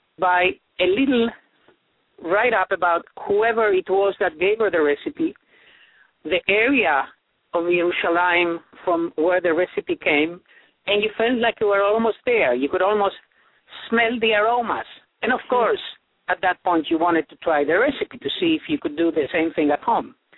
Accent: Uruguay; Well, yes, I grew up in Uruguay, of course.

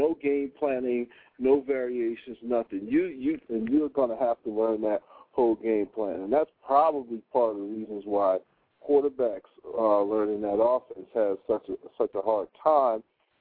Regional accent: Huger, South Carolina, United States; also born or lived in Charleston; I grew up in the sticks. I was born in Charleston. I grew up in this place called Huger, South Carolina, H-U-G-E-R.

